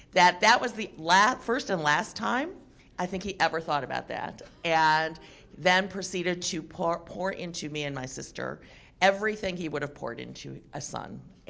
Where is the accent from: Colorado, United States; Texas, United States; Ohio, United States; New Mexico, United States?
Ohio, United States; Cleveland; growing up in Cleveland, Ohio, like one of maybe six Chinese families on the east side of Cleveland at that time.